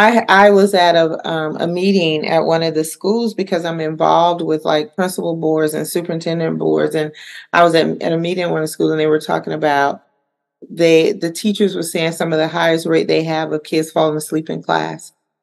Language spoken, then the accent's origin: English; the South, United States; but I'm from the South. I'm old school, so it's just a little different, you know.